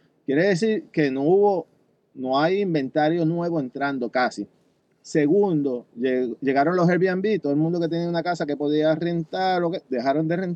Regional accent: Aguada, Puerto Rico; soy de Aguada.

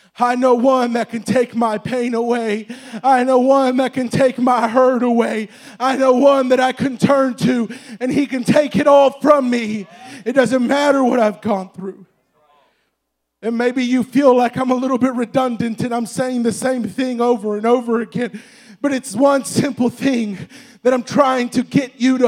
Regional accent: Douglasville, Georgia, United States; also born or lived in Texas; I was born in Texas, but I was raised in Douglasville, and we don't really have a very high attrition rate when it comes to very intellectual people.

